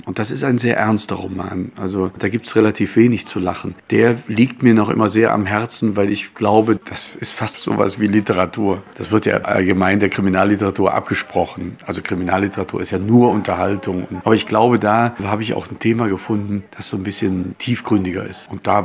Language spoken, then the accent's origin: German; Germany; ich bin Krimi-Autor. Ich komme aus Deutschland und zwar aus der Eifel. Das ist ein ganz unbescholtenes Fleckchen im Westen Deutschlands, nahe der luxemburgisch-belgischen Grenze.